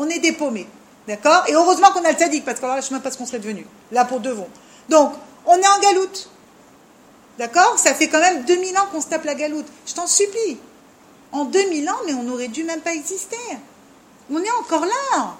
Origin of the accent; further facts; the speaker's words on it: France; Hana, nous sommes d'abord des Français